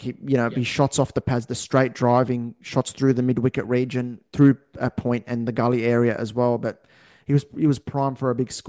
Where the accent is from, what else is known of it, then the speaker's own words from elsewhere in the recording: Australia; as an Aussie